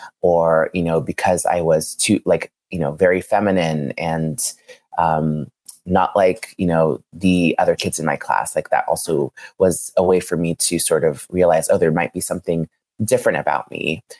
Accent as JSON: {"language": "English", "town": "San Francisco", "region": "California", "country": "United States", "tie": "born or raised there", "said": "Yeah, I grew up here in San Francisco, actually in the Outer Sunset. My parents were refugees from East Africa."}